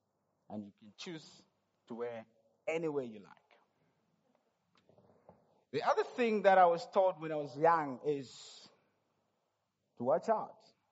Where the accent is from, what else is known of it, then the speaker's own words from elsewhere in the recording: Malawi; By the way, I'm from Malawi, so I don't know much of isiZulu.